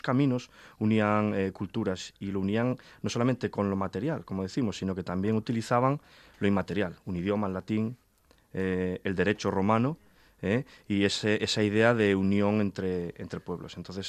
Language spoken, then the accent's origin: Spanish; Cerredo, Asturias, Spain; born there; pero bueno, nacido, como bien decías, soy nacido en Cerredo, en zona minera, y además nacido en el pueblo y esas cosas.